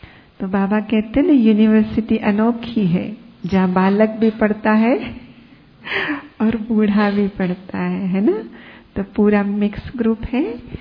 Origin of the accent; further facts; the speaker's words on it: Nagpur, Maharashtra, India; हम नागपुर से बिलोंग करते हैं, तो नागपुर में रहे कुछ समय सेवार्थ